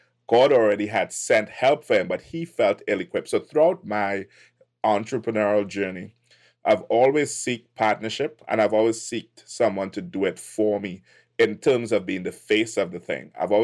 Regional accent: Trinidad & Tobago; So originally from Trinidad and Tobago, it's next to Venezuela. We are the furthest island down the chain of, if you're not familiar

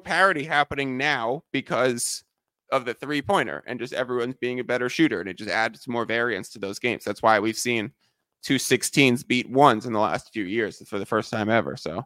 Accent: New York, United States; We grew up in New York. There's no major college basketball teams there.

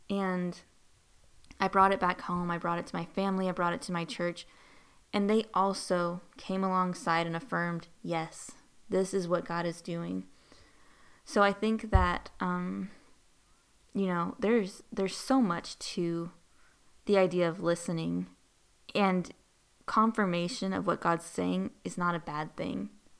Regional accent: Texas, United States; I came from Texas. Human trafficking looks different in Texas than it looks in other parts of the U.S.

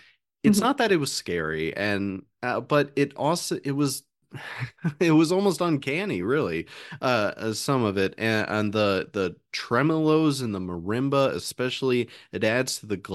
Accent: Bradenton, Florida, United States; The one place that I grew up in Bradenton, the closest national park was the Hernando de Soto National Park

